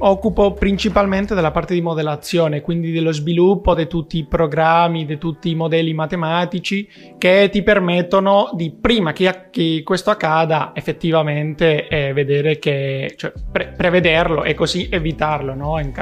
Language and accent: Italian; Toledo, Castilla-La Mancha, Spain; Italian is a second language; Sono di Toledo, ora è una piccola città al sud